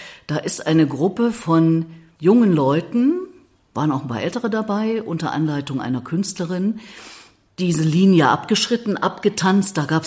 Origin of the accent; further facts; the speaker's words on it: East Germany, Germany; Für mich ist eher die Assoziation, die jetzt mit Verlaub Sie als Westfrau haben, dass bei uns im Osten alles grau war.